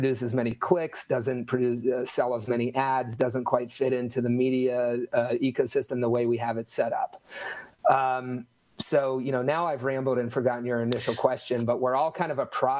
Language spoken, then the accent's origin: English; Ohio Valley, United States; I grew up in the Ohio Valley.